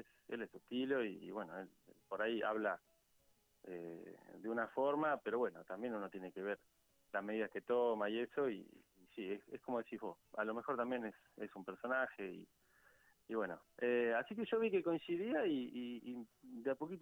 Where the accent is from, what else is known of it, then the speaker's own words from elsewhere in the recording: Benito Juárez, Buenos Aires Province, Argentina; soy abogado de acá, soy un abogado de Benito Juárez, mi familia es de acá, son productores agropecuarios, mi familia paterna, mi familia materna no, mi mamá es de Punta Alta.